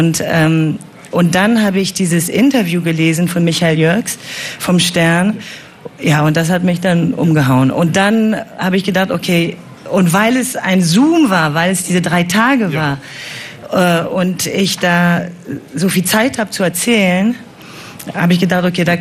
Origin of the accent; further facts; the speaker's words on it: France; Ich bin in Frankreich ja auch groß geworden, also als ich Teenager war.